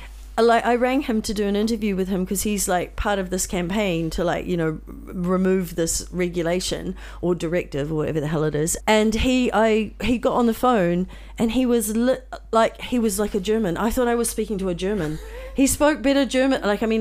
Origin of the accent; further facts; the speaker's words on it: New Zealand; But I'm from New Zealand.